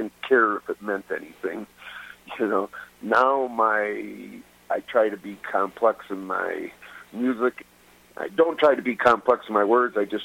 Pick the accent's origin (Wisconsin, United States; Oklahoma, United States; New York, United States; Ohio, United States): Wisconsin, United States; And I said, no, growing up in the Midwest in the 70s and 80s influenced my musical interest.